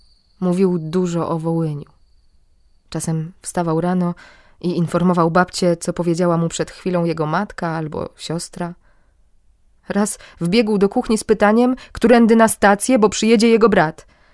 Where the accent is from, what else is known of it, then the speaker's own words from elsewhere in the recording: Lower Silesian Voivodeship, Poland; Ja pochodzę z Dolnego Śląska.